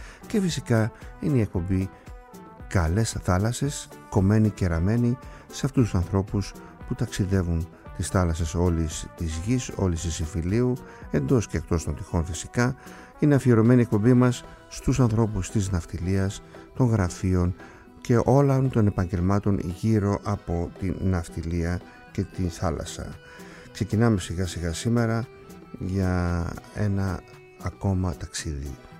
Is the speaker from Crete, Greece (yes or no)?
no; Kasos, South Aegean, Greece; επειδή είμαι από την Κάσο